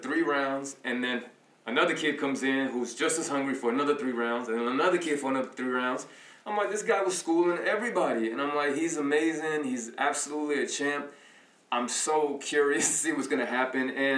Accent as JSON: {"language": "English", "town": "Long Beach", "region": "California", "country": "United States", "said": "you know, I'm from Long Beach and, you know, L.A. and Long Beach were... We're Kobe Nation."}